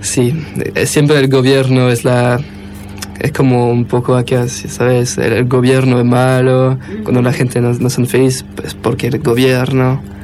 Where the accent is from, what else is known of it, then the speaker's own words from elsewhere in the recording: Belgium; Spanish is a second language; allá en mi país hablamos tres idiomas y el país está separado en tres partes y cada parte tiene su gobierno.